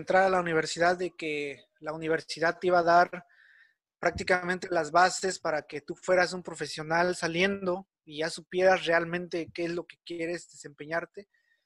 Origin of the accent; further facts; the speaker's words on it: Huautla de Jiménez, Oaxaca, Mexico; Yo soy ingeniero mecánico, soy originario de Huautla de Jiménez, Oaxaca. Tengo la edad de 25 años